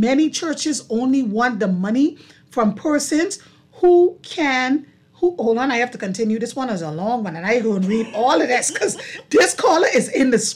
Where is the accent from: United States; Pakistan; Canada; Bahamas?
Bahamas; Grand Bahama; I remember my pastor, the church that I grew up with in Grand Bahama, St. John's Jubilee Cathedral.